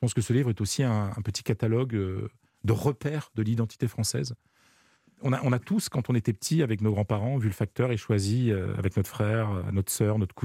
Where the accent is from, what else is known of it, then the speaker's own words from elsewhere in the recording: France; accent: French; Je parle d'un exemple à Jérusalem, avec un Américain qui, dès qu'il a entendu mon accent français en anglais... s'est jeté sur moi